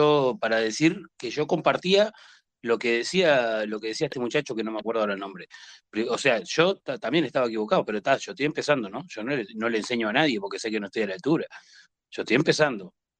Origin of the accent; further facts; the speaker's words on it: Uruguay; Yo soy uruguayo igual que él.